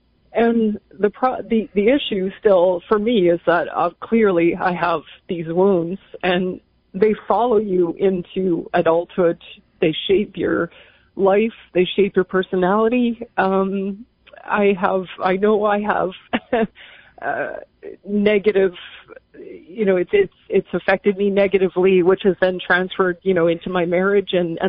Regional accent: Canada; moved away as an adult; now in United States; I'm from Canada.

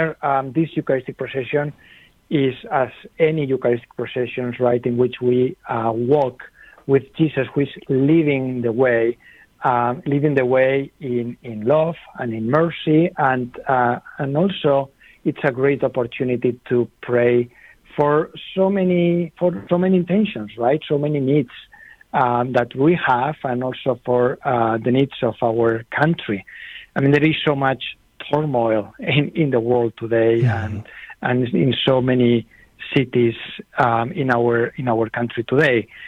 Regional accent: Spain; now in United States; I'm from Spain originally. So I grew up with Eucharistic processions

